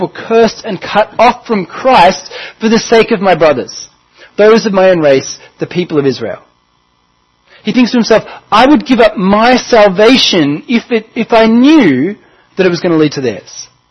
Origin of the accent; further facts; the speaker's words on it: Melbourne, Victoria, Australia; also born or lived in Hobart; my dad's actually from Launceston. I was born in Hobart. I moved to Melbourne as a kid